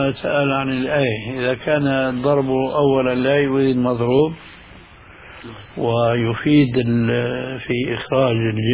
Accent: Damascus, Damascus Governorate, Syria; هذه كانت تستعمل عندنا في دمشق

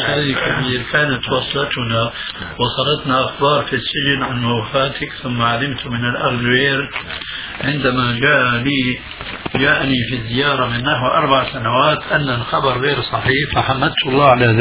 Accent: Damascus, Damascus Governorate, Syria; بواسطة بعض المعارف عندنا في دمشق

